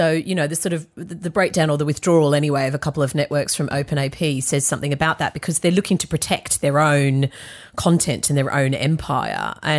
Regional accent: Australia; now in United Kingdom; And I grew up in Australia.

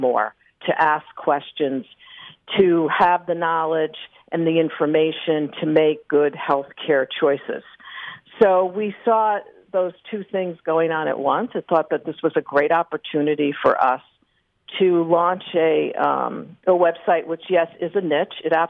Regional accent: Hamden, Connecticut, United States; I grew up in this area. I grew up in Hamden and used to always read the Journal Courier and the New Haven Register, which were delivered to my door.

